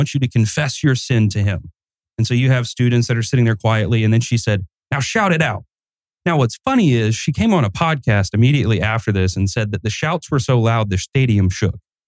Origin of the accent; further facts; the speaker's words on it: Kentucky, United States; Yeah, I'm not a speller. I'm from Kentucky.